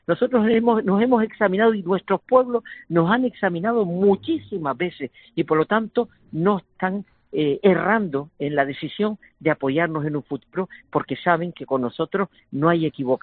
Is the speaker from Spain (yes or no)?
yes; Gáldar, Canary Islands, Spain; estoy diciendo que las cosas funcionen como funcionan en mi pueblo, que es Galdar.